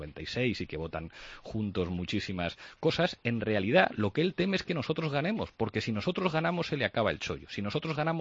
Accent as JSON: {"language": "Spanish", "country": "Spain", "said": "Y soy español."}